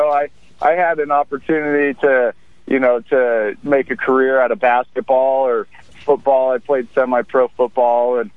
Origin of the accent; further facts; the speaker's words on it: Santa Cruz, California, United States; also born or lived in Scotland / Los Angeles / Wyoming; Yeah, I grew up in Santa Cruz, California, and then I was a couple years over in Scotland, and then a couple years down in L.A. and Wyoming, and back to the Central Coast.